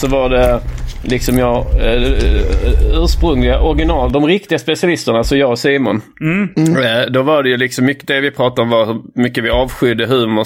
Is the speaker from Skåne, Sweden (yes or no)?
yes; Trelleborg, Skåne, Sweden; Jag har varit på lite semester i min hemstad, eller min ungdomsstad Trelleborg. Min ungdom och barn, min uppväxtstad.